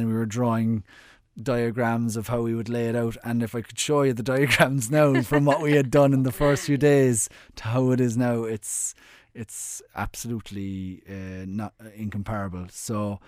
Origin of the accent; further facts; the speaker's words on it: Bishopstone, England, United Kingdom; I grew up in Bishopstone, not too far from here.